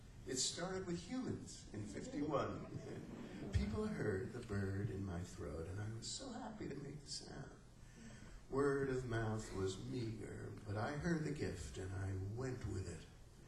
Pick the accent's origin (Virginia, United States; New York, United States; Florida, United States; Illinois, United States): New York, United States; I'm just a New Yorker who needs some horizon and sky just to be real.